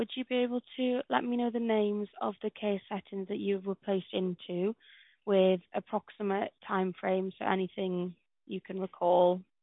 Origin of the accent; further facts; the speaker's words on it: Wales, United Kingdom; Sorry, I'm from Wales, so we're getting used